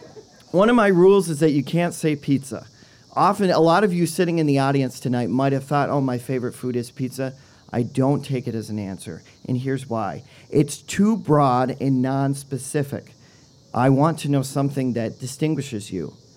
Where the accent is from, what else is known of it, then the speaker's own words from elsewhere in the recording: Springfield, South Dakota, United States; close to where I grew up in Springfield, South Dakota. And I was talking to a retired cop in my hometown